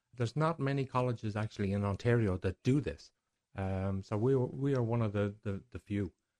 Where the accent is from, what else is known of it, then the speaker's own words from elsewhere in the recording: Ireland; Being Irish, I love my meat and potatoes